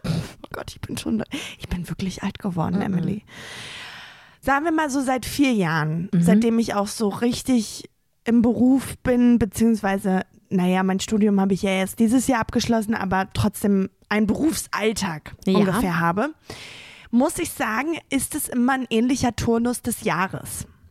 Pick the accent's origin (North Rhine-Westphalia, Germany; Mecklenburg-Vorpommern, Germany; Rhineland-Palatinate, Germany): North Rhine-Westphalia, Germany; Ich musste auch sofort an OWL denken, Ostwestfalen-Lippe, wo ich herkomme.